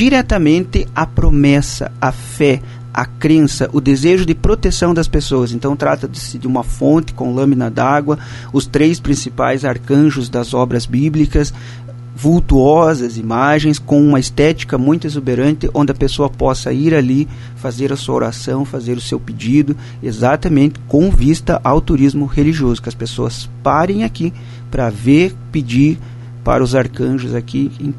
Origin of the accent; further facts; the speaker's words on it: Lagoa Vermelha, Rio Grande do Sul, Brazil; Eu que tenho muito orgulho de ser filho dessa terra. Eu amo Lagoa Vermelha